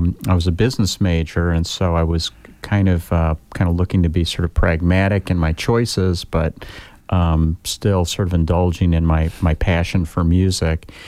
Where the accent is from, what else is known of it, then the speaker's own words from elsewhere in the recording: New York, United States; now in Bloomington, United States; And so I grew up in New York, a small town not too far from New York City, and came to IU having never visited Bloomington prior to coming here